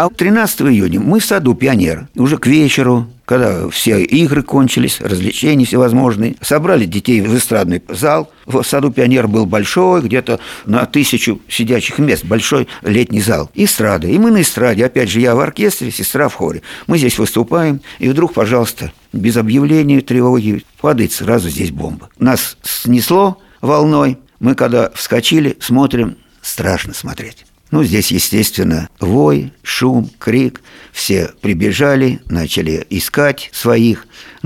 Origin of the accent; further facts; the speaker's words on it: Voronezh, Voronezh Oblast, Russia; Коренной я воронежец. До войны мы жили на проспекте дом 37. Это вот дом связи.